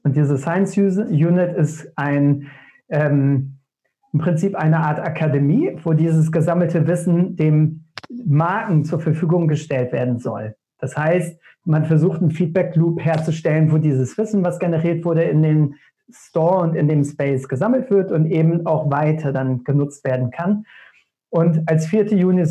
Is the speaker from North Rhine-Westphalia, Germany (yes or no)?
no; Lüneburg, Lower Saxony, Germany; irgendwo in der Lüneburger Innenstadt, wo ich herkomme